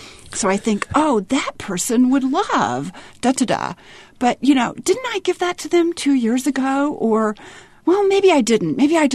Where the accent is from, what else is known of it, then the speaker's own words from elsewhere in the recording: Memphis, Tennessee, United States; It's about a family in Memphis, Tennessee, which is my hometown.